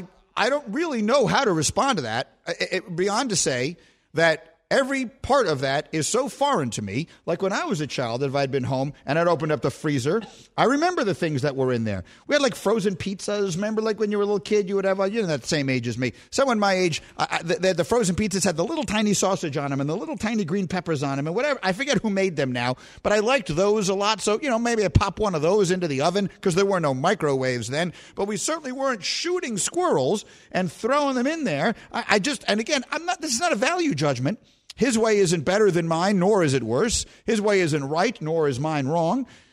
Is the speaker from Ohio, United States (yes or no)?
no; New York City, New York, United States; I grew up on Bleecker Street in LaGuardia Place. If I walked out the front door of my apartment and I would walk to school, this is a true story. I lived 29 blocks from where I went to high school.